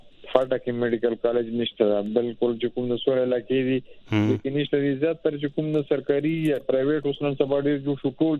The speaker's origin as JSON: {"language": "Pashto", "town": "Darra Adam Khel", "region": "Khyber Pakhtunkhwa", "country": "Pakistan", "said": "زه جی د فاټ علاقې در ادم خیل"}